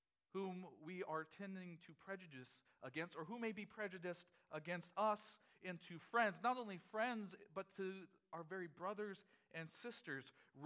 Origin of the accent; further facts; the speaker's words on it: United States; I was born in America. I grew up speaking English. I was able to go to college. These things shape me. I am not a Southerner.